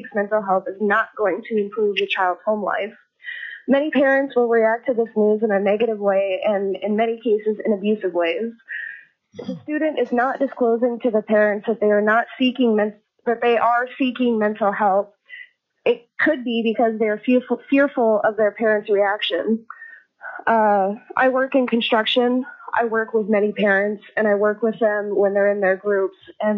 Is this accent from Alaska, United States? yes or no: yes; Fairbanks, Alaska, United States; I'm from the Fairbanks area